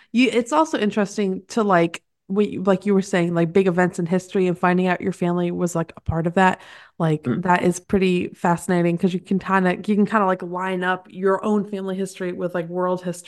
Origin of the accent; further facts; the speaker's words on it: England, United Kingdom; because I'm not American, I'm English, so like I have complete ties to England